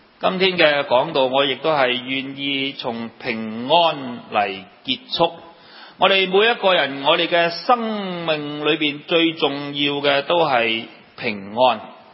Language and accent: Cantonese; Hong Kong; 好像我们香港人讲句说话，画公仔画出肠